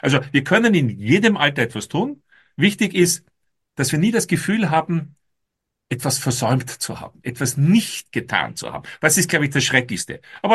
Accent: Austria; ich bin Österreicher

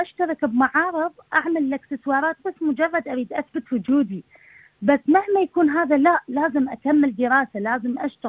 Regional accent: Baghdad, Baghdad Governorate, Iraq; moved away as an adult; أنا طلعت من العراق بالألفين وخمسة، يعني كانت الظروف كلش صعبة لأن كانت سنة تخرجي من الجامعة أنا وزوجي، فصارت ظروف بغداد كلش صعبة بذيك الفترة

